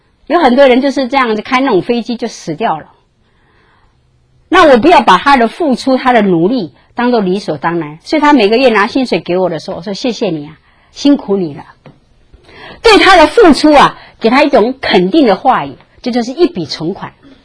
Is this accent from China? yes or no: yes; China; 我看到我们中国人的那个，无论在美国，无论在台湾，无论在中国一样